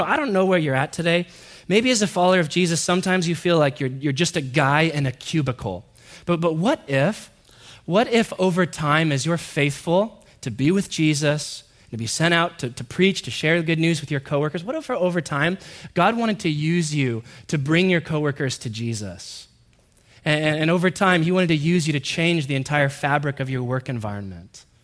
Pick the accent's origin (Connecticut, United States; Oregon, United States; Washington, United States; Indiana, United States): Oregon, United States; Corvallis; I come from Corvallis, Oregon. I'm just a nobody from Corvallis. You ever been to Corvallis? Only thing there is a school and cows. Growing up, my family lived for well over a decade beneath the American poverty line.